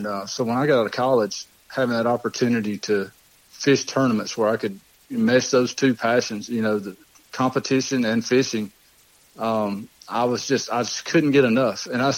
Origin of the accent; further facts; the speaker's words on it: Alabama, United States; I grew up on Lake Martin, and which I didn't realize how lucky I was. It was all I'd ever known, but I was very fortunate to grow up on such a beautiful lake.